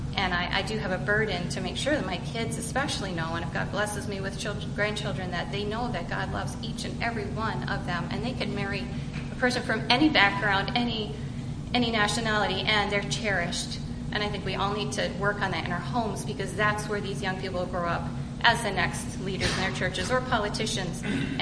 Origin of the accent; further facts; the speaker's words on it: Connecticut, United States; Growing up in Connecticut, I feel like it was such a difference in cultural expectations than out here.